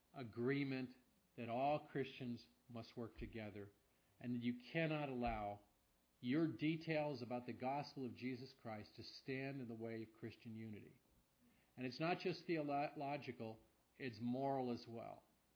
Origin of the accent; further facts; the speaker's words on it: San Francisco, California, United States; I grew up in San Francisco, the most liberal city maybe in the country at that time.